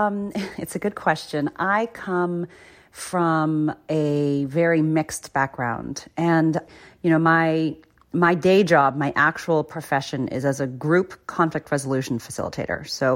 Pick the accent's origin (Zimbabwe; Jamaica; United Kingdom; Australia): Zimbabwe; born there; also born or lived in Africa / Southeast Asia / United States; I was born in Zimbabwe.